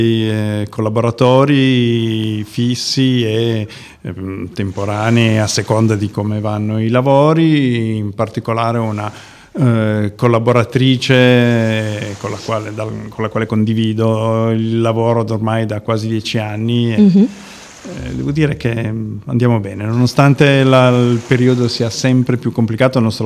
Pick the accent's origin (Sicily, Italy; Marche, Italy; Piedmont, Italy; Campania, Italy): Piedmont, Italy; Turin; born there; Io sono torinese di nascita e, nonostante abbia girato parecchio più possibile nel mondo, comunque vivo e lavoro a Torino di base. Ultimamente condivido un po' la mia esistenza fra Torino e Berlino